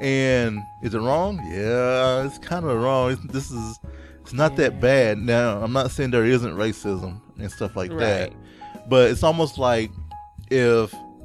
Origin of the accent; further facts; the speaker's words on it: Monterey, North Carolina, United States; born there; So for me, I was born in Monterey, North Carolina.